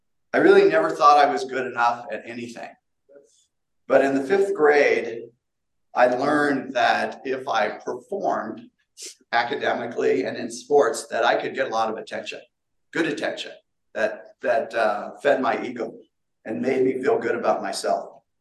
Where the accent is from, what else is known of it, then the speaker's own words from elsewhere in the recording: Littleton, Colorado, United States; also born or lived in Coral Gables, Florida; In 1963, they packed up and moved to Littleton, Colorado, where I was ra